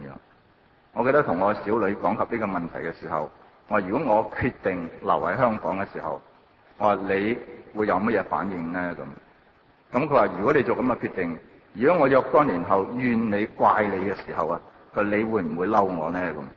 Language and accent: Chinese; China; 究竟是不是可以用回我們中國人自己的架構來到去表達呢？